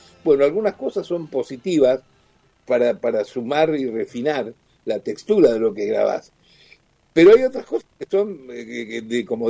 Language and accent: Spanish; Rosario, Santa Fe, Argentina; yo soy rosarino del interior. Rosario es un lugar que no es propiamente dicho el interior, tampoco quiere ser la capital, tampoco quiere ser Buenos Aires. Soy nieto de piamonteses y de andaluces.